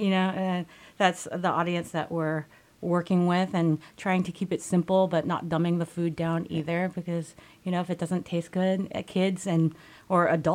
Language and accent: English; California, United States; And growing up in California, I didn't really have a fishing background, so I'm not as familiar with it.